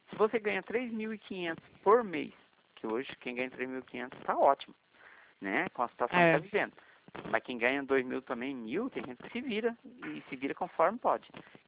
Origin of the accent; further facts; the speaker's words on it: Paraná, Brazil; now in São Paulo, Brazil; eu sou paranaense, então eu moro aqui em São Paulo.